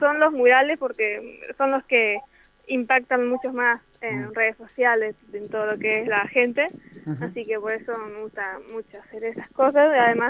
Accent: San Cristóbal, Santa Fe, Argentina; Yo soy de San Cristóbal y bueno, desde muy chica he estado pintando murales, dibujos, de todo un poco referido al arte.

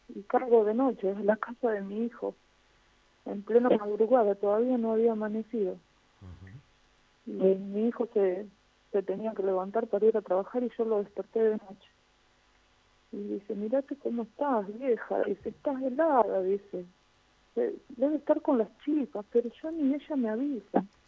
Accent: Los Quirquinchos, Santa Fe, Argentina; born there; En los Quirquinchos, que era mi pueblo, yo nací allá en los Quirquinchos

